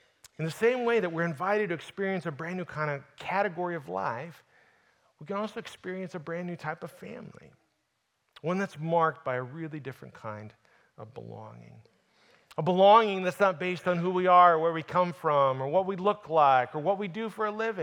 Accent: Iowa, United States; I grew up in Northwest Iowa, a little small farming community.

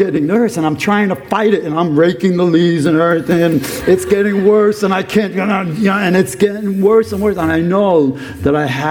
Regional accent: New York City, New York, United States; I'm born and raised in New York City.

